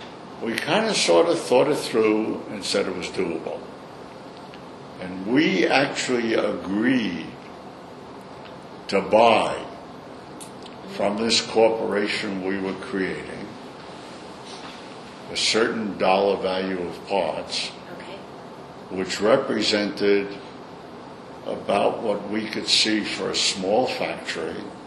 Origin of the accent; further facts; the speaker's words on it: Brooklyn, New York, United States; accent: Brooklyn; You're not having any trouble with my Brooklyn accent?